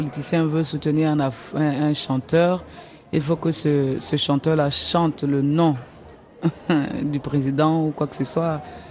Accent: Côte d’Ivoire; je suis ivoirien, donc je vais te dire que je préfère forcément la Côte d'Ivoire

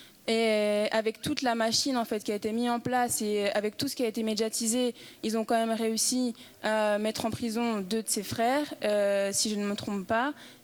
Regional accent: France; Enfin, moi, je suis française en France

